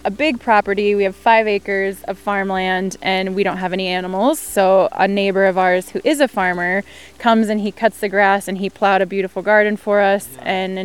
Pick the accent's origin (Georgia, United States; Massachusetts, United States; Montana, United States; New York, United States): Montana, United States; now in Slovenia; I'm an American originally from Montana and currently living in Bovets for the last 7 years.